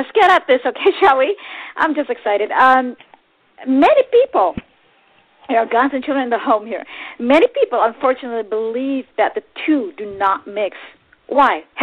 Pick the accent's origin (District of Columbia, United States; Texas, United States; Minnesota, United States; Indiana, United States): Texas, United States; I grew up in Texas since I was a little kid.